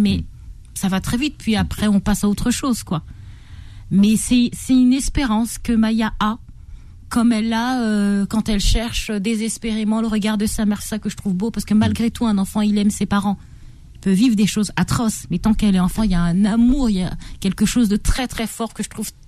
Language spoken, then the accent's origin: French; France; moi je suis née en France, j'ai grandi, j'ai eu la chance d'aller à l'école.